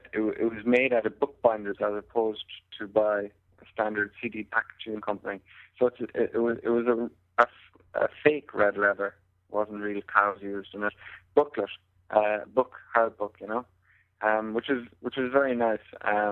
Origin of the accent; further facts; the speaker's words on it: Ballinrobe, County Mayo, Ireland; Actually, I'm from Ballinrobe in County Mayo, but Mick is from Castleknock in Dublin.